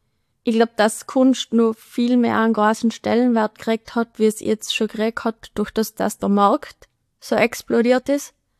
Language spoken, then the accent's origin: German; Obergurgl, Tyrol, Austria; Also, ich bin in Obergurgl aufgewachsen und wir haben wirklich vom Wohnzimmer aus den Gletscher gesehen, wie das weniger geworden ist.